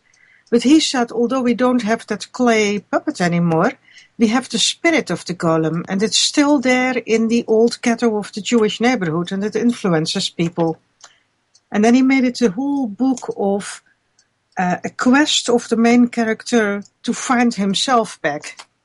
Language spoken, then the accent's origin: English; Netherlands; I'm from Holland.